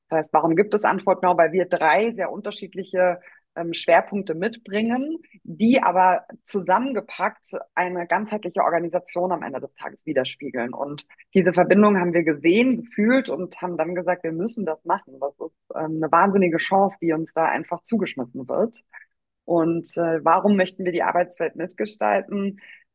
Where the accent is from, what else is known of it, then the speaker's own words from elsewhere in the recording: Berlin, Germany; Ich komme aus Berlin. Ich bin, werde, ich wollte gerade sagen, ich bin 34, aber ich werde 34 dieses Jahr.